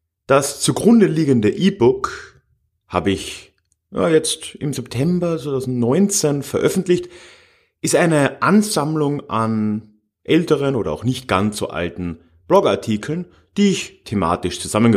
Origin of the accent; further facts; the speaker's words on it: Austria; now in Germany; Aber man ist ja jetzt als Österreicher, wie ich, der in Deutschland lebt, schon gewöhnt